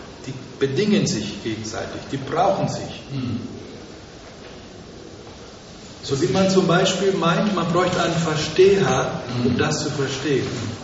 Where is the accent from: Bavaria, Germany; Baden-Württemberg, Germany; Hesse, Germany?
Bavaria, Germany; Winsbach; ich bin auch in Franken lange Zeit aufgewachsen, in Deutschland.